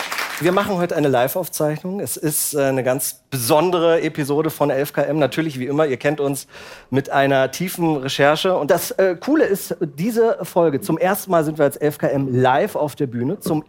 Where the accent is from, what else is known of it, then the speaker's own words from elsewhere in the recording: Berlin, Germany; denke ich natürlich als Berliner an den Breitscheidplatz